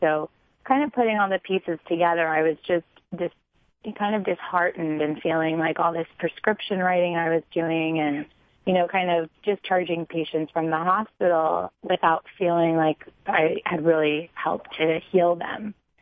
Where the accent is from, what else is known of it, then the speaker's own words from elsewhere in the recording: New York City, New York, United States; growing up in New York City, that I only knew about Western medicine.